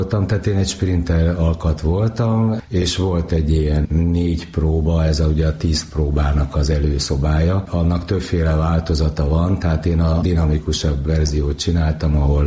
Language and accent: Hungarian; Nagykáta, Pest, Hungary; born there; Igen, még a múlt században születtem Nagykátán. Nagykáta egyébként járásközpont volt annak idején, talán most is az. Egyszerű munkás családba születtem